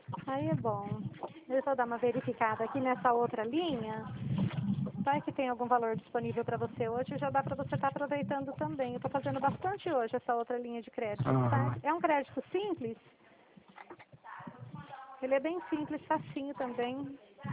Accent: Dracena, São Paulo, Brazil; Isso, eu sou de Dracena.

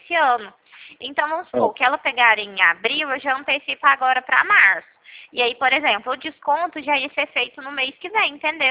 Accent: Uberlândia, Minas Gerais, Brazil; now in Ribeirão Preto, Brazil; hoje eu falo de Ribeirão Preto, mas a minha cidade natal é Uberlândia.

